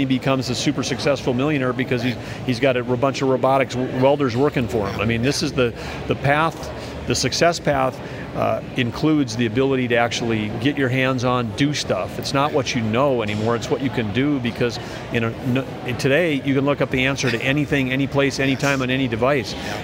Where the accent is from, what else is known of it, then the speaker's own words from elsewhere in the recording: North Dakota, United States; The education that I went through growing up in North Dakota, that doesn't work for everybody.